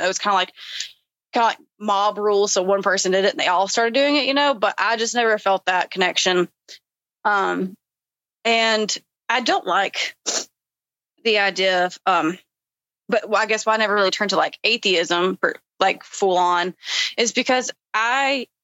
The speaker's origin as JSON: {"language": "English", "region": "the South", "country": "United States", "tie": "born or raised there", "said": "Did the whole shebang growing up in the South, you know"}